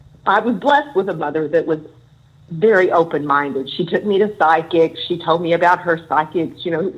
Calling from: Lubbock, Texas, United States; I'm from Lubbock, Texas.

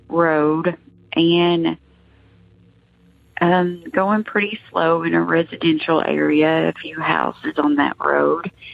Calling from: Kentucky, United States; I'm calling from Kentucky. I have called in a few times over the years.

